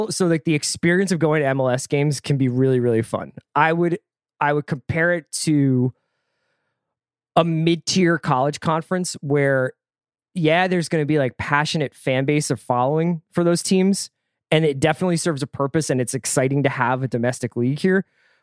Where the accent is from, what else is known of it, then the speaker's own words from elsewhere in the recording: Philadelphia, Pennsylvania, United States; Yeah. I'm from Philly. Like my mom's from New York and everything, but my dad was British.